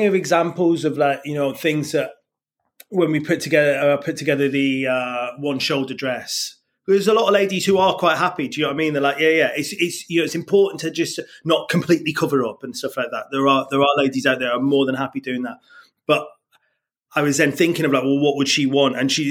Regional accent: Preston, North West England, United Kingdom; born there; I was born in Preston, do you know what I mean?

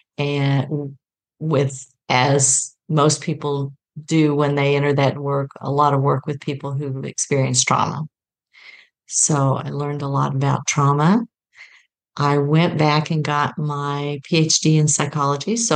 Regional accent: Oklahoma, United States; also born or lived in Texas; now in Athens, United States; I come from Oklahoma and Texas, which is an odd place to come from when you live in Athens, Ohio.

